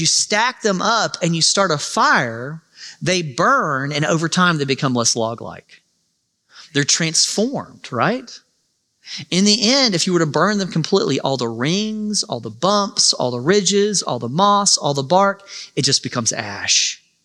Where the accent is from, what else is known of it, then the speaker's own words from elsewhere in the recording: Alabama, United States; But, I mean, I'm from Alabama, so I'm going to say this.